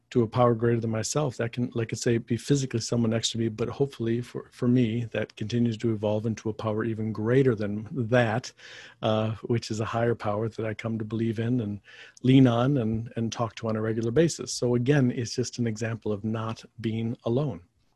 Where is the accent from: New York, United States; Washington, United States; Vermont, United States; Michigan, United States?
Michigan, United States; now in Los Angeles, United States; I'm from Michigan originally, but found myself in Los Angeles about 25 years ago.